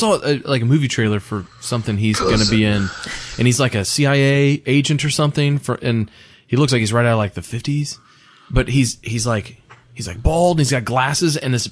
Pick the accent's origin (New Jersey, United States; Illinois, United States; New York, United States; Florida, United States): Illinois, United States; I'm from Illinois.